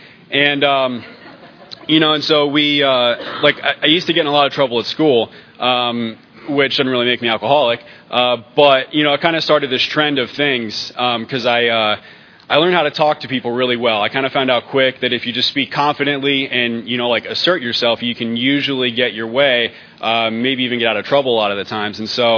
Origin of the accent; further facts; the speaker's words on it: Camarillo, California, United States; I grew up just outside of Los Angeles in a little town called Camarillo.